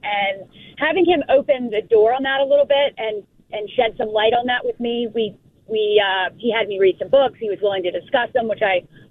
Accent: South Carolina, United States; I'm from South Carolina. That's home.

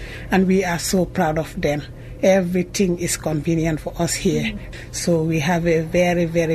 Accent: Gambia; English is a second language; moved away as an adult; now in United States; I am from Gambia, West Africa. I came to the United States to better my future and change my life because I was going through a lot in there.

